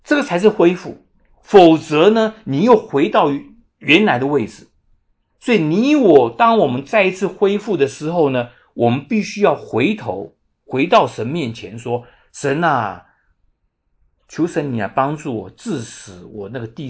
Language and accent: Chinese; Taiwan; now in United States; 像我从台湾来，当然我会顾念一些台湾，可是台湾也有一些枷锁。可是我既然来到了美国